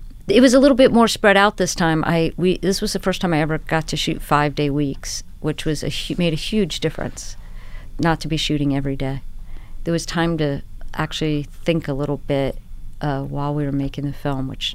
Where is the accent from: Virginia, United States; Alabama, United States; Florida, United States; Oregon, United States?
Florida, United States; Miami; I'm from Miami, Florida, so it's quite odd.